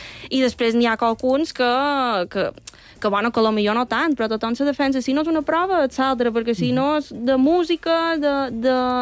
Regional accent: Muro, Balearic Islands, Spain; A Muro tampoc, que del meu poble no hem anat.

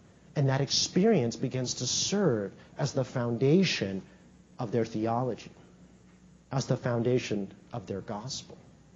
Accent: Philadelphia, Pennsylvania, United States; And you answer, well, I'm from Philadelphia.

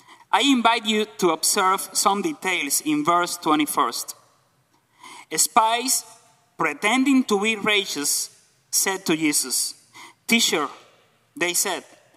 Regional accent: Cuba; accent: Cuban; If I said something wrong because my Cuban accent, please forgive me.

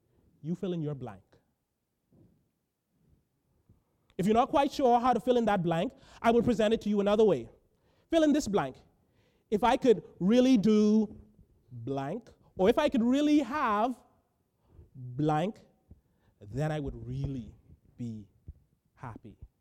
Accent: Bahamas; I'm originally from the Bahamas.

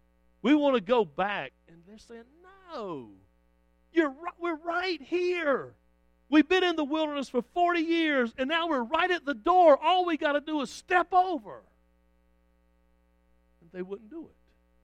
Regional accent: Richmond Hill, Georgia, United States; I grew up in Richmond Hill. I knew about it.

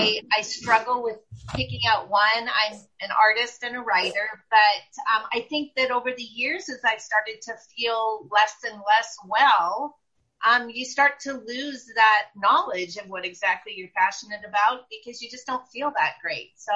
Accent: East Wenatchee, Washington, United States; also born or lived in British Columbia, California, United States; and lived in BC for 13 years and I miss Canada very much. Although I was born and raised in East Wenatchee

